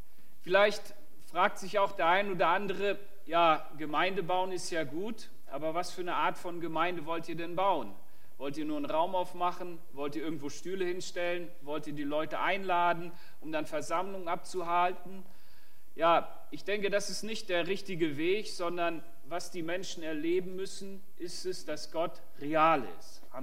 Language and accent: German; Hanover, Lower Saxony, Germany; Weil ich aus Hannover bin. Ich bin auch Hannoveraner wie du. Ich komme allerdings nicht aus der Ichtis-Gemeinde, ich bin aus der Elim-Gemeinde.